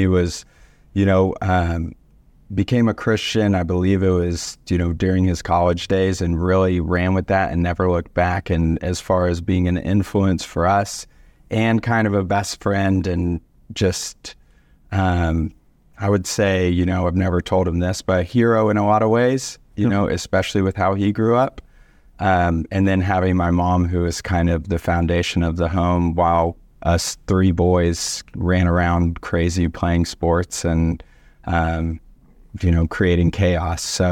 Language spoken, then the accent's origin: English; Texas, United States; I'm from the Dallas-Fort Worth area, and now I live over in East Dallas